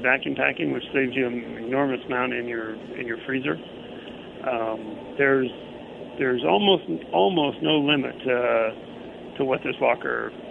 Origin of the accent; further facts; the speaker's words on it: Nevada, United States; now in Mitchell, United States; So, yeah, I was born and bred in Nevada my whole life. 57 years